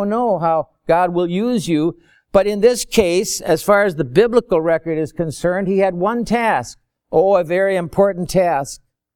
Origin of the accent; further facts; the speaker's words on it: Chicago, Illinois, United States; born there; now in Berwyn, United States; Or actually … from Berwyn, Illinois. But I was born in Chicago, so … from Chicago.